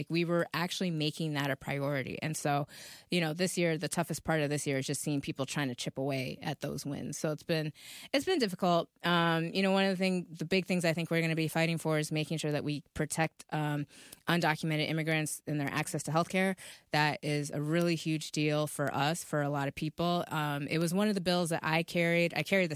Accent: Saint Paul, Minnesota, United States; also born or lived in Brainerd, Minnesota; So I'm originally from St. Paul. We spent some good times there in the Midway neighborhood.

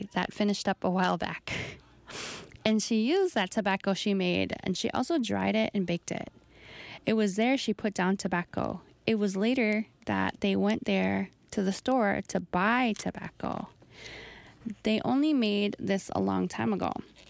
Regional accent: Leech Lake Reservation, Minnesota, United States; It's there where I was raised on the Leech Lake Reservation

